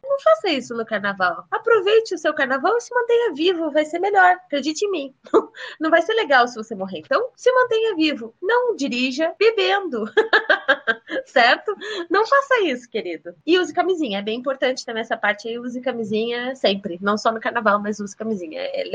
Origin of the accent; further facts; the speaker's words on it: Rio Grande, Rio Grande do Sul, Brazil; Eu e minha família fomos para o carnaval aqui em Rio Grande do Sul, que é a minha cidade natal.